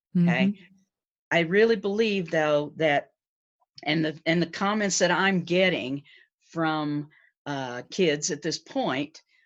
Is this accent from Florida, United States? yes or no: no; Colorado, United States; I'm from Colorado. They like hiking 14ers.